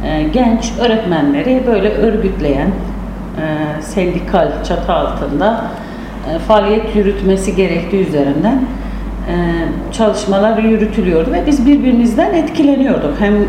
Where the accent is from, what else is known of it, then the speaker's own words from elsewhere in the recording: Batman, Batman Province, Turkey; Batmanlıyım. İlk görev yerim Ağrı. Bir yıl kadar çalıştım Ağrı'da. Sonra Batman'a geldim.